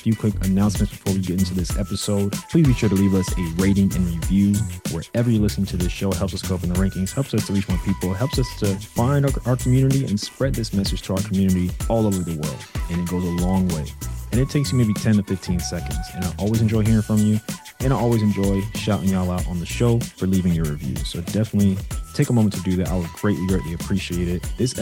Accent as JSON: {"language": "English", "town": "Brooklyn", "region": "New York", "country": "United States", "tie": "born or raised there", "said": "the next city is Brooklyn, New York. And if you've been listening for a while, you know, that's my hometown."}